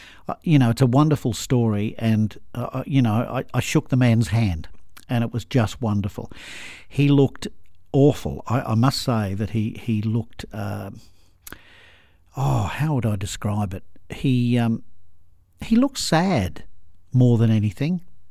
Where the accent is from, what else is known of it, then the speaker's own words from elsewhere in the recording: Australia; I said, I'm from Australia. I said, we love you over there.